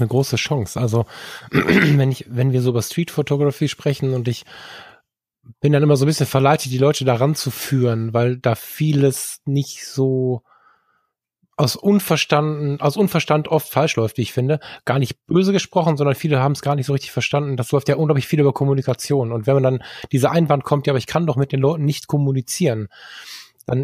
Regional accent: North Rhine-Westphalia, Germany; ich bin halt im Ruhrgebiet aufgewachsen, ich habe halt so ein großes Mundwerk

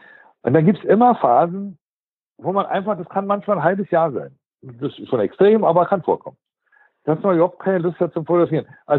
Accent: Berlin, Germany; wie man als Berliner sagt, man war nicht so gut drauf.

